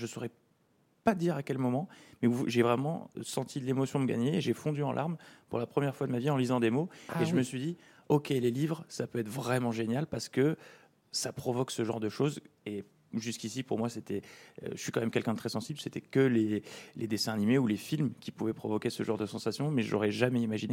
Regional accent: Nice, Provence-Alpes-Côte d'Azur, France; Comme je viens de Nice, j'essaie de trouver de la nature et de l'évasion par tous les moyens.

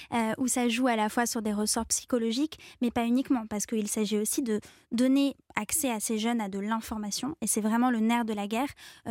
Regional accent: Auvergne-Rhône-Alpes, France; j'ai grandi dans l'Allier. J'ai eu une enfance donc campagnarde, vraiment ouais.

